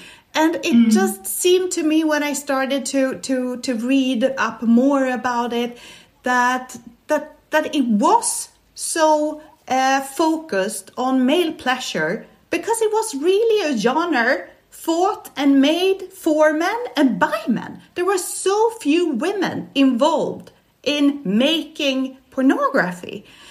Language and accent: English; Stockholm, Stockholm County, Sweden; English is a second language; I'm Swedish. I was born in Stockholm